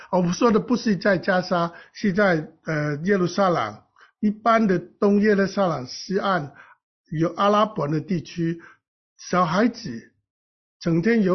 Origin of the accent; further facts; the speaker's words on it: Hong Kong; now in Israel; 我们香港人、台湾人、新加坡人啊，中国人都不会这样带孩子的。